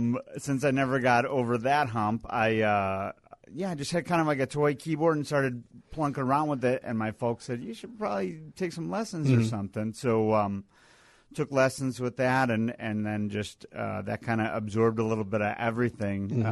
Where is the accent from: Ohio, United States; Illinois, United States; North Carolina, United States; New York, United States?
Illinois, United States; Park Ridge; From northwest suburbs of Chicago, Park Ridge.